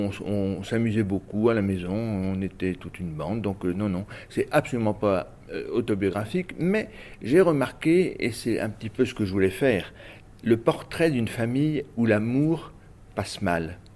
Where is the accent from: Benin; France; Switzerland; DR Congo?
France; Saint-Nazaire, Pays de la Loire; born there; je suis né à Saint-Nazaire. C'est ma ville natale